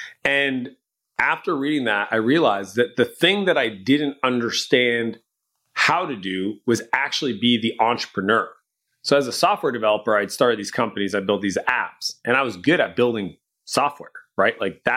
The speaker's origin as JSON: {"language": "English", "country": "Canada", "said": "I'm Canadian, so that's real money."}